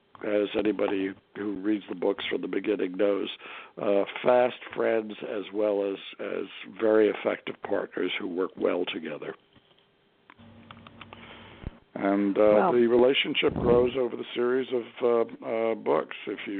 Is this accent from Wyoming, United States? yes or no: no; New York City, New York, United States; I was born in Brooklyn. McCabe was born in the Bronx. So we're both native New Yorkers, and we were both brought up in the city.